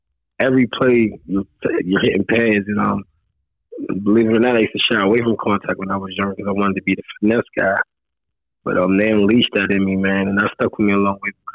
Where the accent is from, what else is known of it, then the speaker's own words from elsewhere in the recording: Pittsburgh, Pennsylvania, United States; I mean, I'm from Pittsburgh, Randolph, but I'm Pittsburgh, Pennsylvania, man.